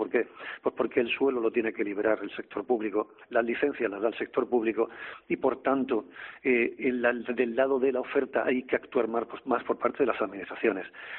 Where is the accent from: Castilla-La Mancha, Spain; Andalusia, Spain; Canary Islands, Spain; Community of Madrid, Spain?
Andalusia, Spain; Málaga; Y como malagueño, pues lo que ocurrirá es que tenemos mejor situación económica